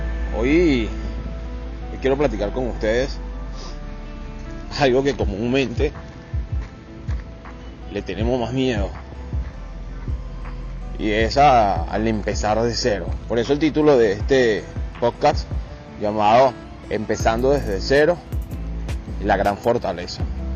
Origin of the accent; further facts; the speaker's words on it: Venezuela; now in Dominican Republic; cuando yo llegué a República Dominicana, yo soy de Venezuela, como ustedes lo saben